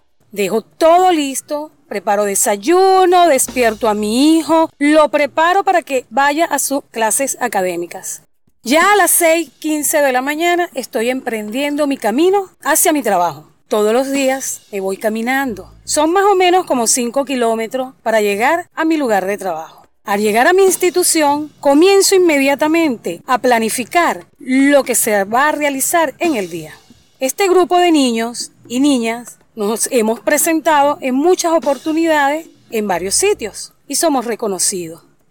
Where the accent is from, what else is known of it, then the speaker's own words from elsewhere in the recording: Venezuela; Soy venezolana y aquí somos luchadores de nacimiento.